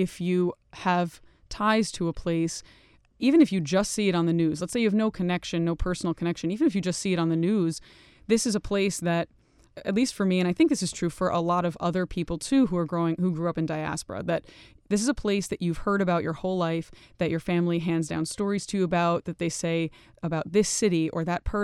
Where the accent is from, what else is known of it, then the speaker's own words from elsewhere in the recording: New York City, New York, United States; born there; So I'm Syrian American. I was born in New York City, but obviously growing up in the Syrian diaspora, I'm connected to Syria in a way that for me is constant, unavoidable.